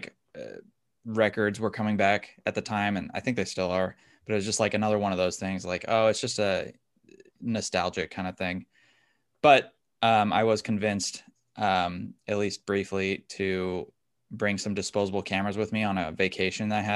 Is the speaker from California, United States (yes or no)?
yes; California, United States; I grew up in the San Francisco Bay Area near like Skywalker Ranch and Lucas Valley and that kind of area.